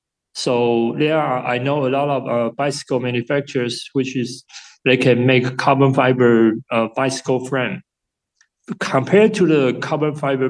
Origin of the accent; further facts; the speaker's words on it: Taiwan; I'm from Taiwan.